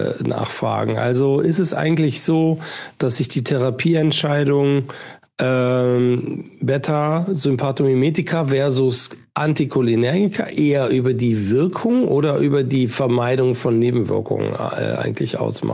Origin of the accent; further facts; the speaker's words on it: Münster, North Rhine-Westphalia, Germany; Ich bin ja auch Fahrradfahrer, weil ich bin ja auch Münsteraner.